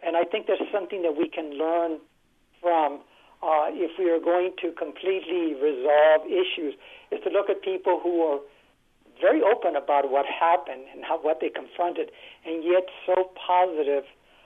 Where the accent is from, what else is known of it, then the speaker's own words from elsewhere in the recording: San Antonio, Texas, United States; I think when I was growing up in San Antonio, one of the things I noticed was how we would sometimes never talk about these things